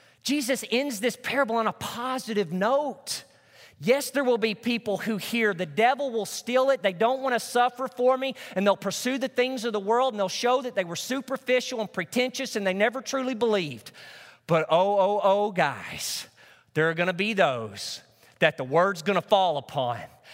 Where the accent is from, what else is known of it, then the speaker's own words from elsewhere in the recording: Truman, Arkansas, United States; Most of you know that I grew up in Northeast Arkansas. I lived out in the country in my hometown of Truman.